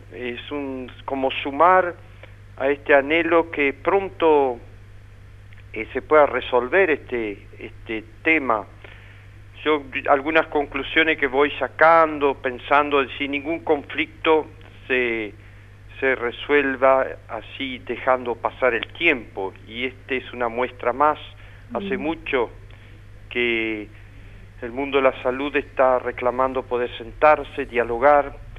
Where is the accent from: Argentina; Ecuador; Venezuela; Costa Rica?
Argentina; nos sentimos y somos argentinos